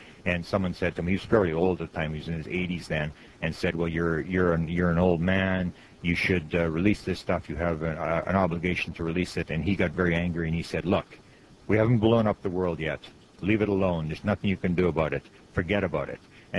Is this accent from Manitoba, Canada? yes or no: yes; Manitoba, Canada; I'm from Canada, and I'm in the province right in the middle is the province of Manitoba, which is directly, for Americans, is directly above North Dakota.